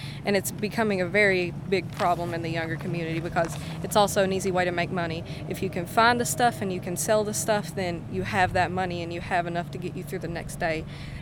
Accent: Whitesburg, Kentucky, United States; I'm 18 and I'm from Whitesburg, Kentucky.

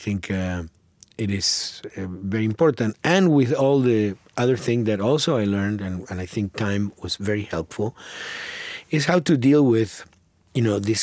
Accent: Argentina; moved away; So in that context, you know, I came from Argentina to look at the world

